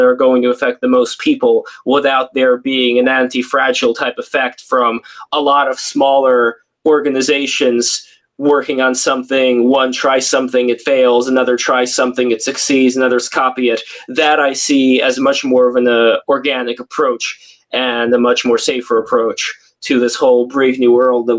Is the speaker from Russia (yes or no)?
yes; Russia; Like, since I came from Russia, you could say I was born in the Soviet Union. It was around 1988 that I was born, so the Soviet Union was still active.